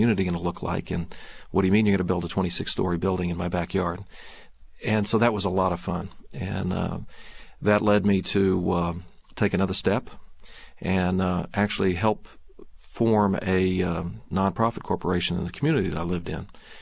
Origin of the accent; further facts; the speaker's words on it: Texas, United States; moved away as an adult; Well, I was born and raised in Texas, and grew up and there, and went to the University of Texas in the LBJ School of Public Affairs.